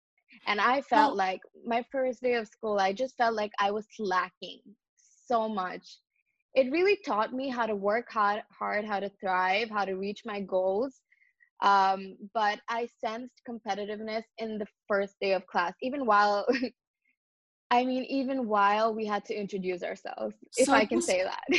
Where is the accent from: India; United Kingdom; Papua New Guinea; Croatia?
India; moved away; So I came from India. I was just surrounded by 100% Indians.